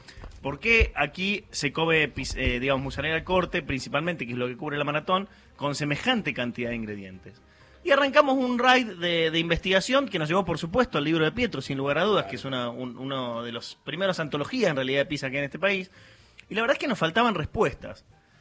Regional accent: Mendoza, Argentina; now in Buenos Aires, Argentina; cuando yo me vine a vivir a Buenos Aires, yo soy de Mendoza

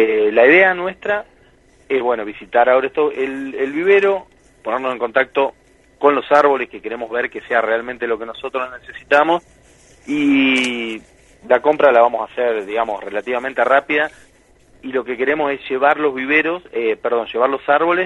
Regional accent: Neuquén, Argentina; yo soy oriundo de acá de Neuquén. Entonces, digamos, soy oriundo de Neuquén capital, pero siempre viajé mucho a San Martín de los Andes.

